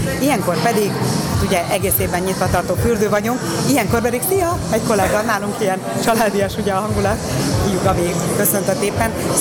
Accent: Gyula, Békés, Hungary; born there; Csodálatos kisvárosról beszélünk, itt születtem, és vissza is tértem, nem véletlenül.

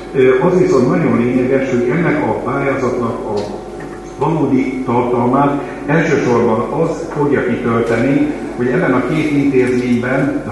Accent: Gyula, Békés, Hungary; miután Gyulai vagyok én is

